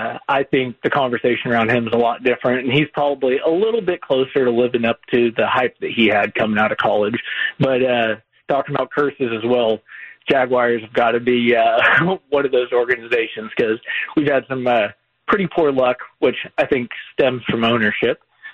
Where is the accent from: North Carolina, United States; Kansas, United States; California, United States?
California, United States; Bakersfield; So I grew up in Bakersfield, so I was like right in between the L.A. and the Bay Area teams.